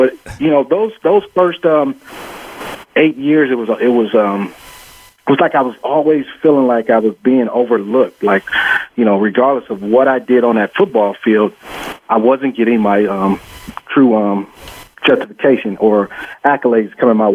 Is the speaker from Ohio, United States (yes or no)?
yes; Cleveland, Ohio, United States; I'm from the Cleveland area, so between my family, friends, I went to college at John Carroll University.